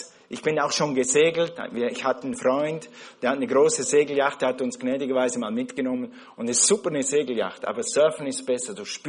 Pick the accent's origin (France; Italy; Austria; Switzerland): Switzerland; Wisst ihr, wir sind in der Schweiz groß geworden. In der Schweiz ist alles so.